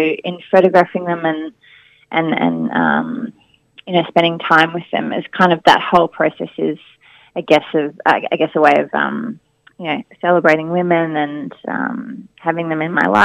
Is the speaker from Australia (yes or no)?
yes; Melbourne, Victoria, Australia; I'm a photographer and I'm from Melbourne.